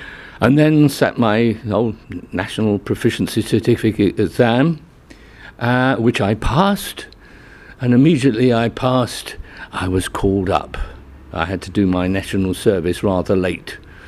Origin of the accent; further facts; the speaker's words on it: London, United Kingdom; born there; also born or lived in Gloucestershire, United Kingdom; I'm a Londoner by birth, but lived in Gloucestershire for a long time.